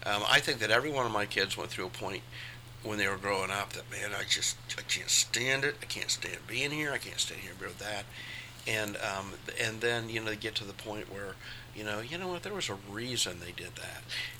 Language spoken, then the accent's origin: English; Hilliard, Ohio, United States; when I was a kid, I grew up in Hilliard, and when I was a kid, Hilliard wasn't very big at all